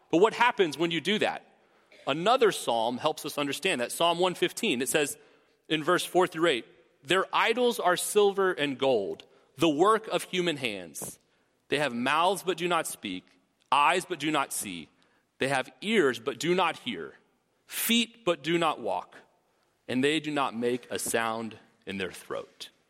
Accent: Texas, United States; Now, I'm from Texas. I didn't grow up on a farm, surprised, but I did see a lot of cows. It's inevitable if you grow up in Texas.

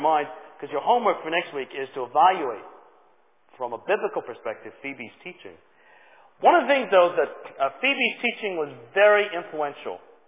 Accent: Ireland; To make it worse, I'm Irish, came from a Catholic background, so I feel I can say some of that.

